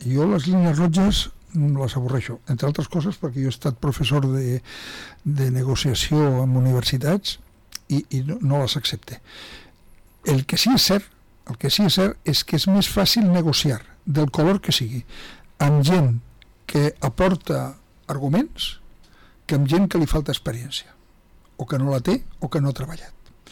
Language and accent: Catalan; Catalonia, Spain; now in Oropesa, Spain; jo vinc de Catalunya, on tenim tot un terrabastrall polític i seriós molt important.